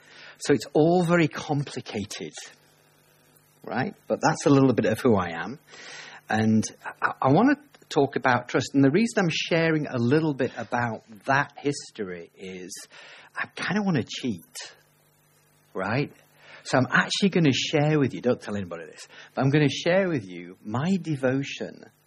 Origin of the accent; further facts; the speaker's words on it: England, United Kingdom; moved away as an adult; now in New Zealand; I'm an Englishman who's a Kiwi. I was born in England, but naturalized in New Zealand. And I identify really as a Kiwi with Hungarian leanings, which is very strange, right? Because we left England in 1998